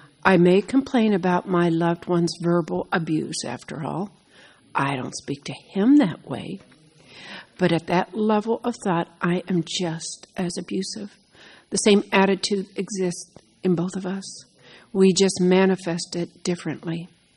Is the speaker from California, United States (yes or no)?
no; Chicago, Illinois, United States; I'm from Chicagoland.